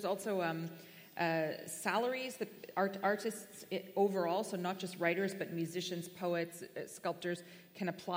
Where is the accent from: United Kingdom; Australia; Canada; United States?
Canada; because I was born and raised in Canada, so maybe I see things a little bit differently there.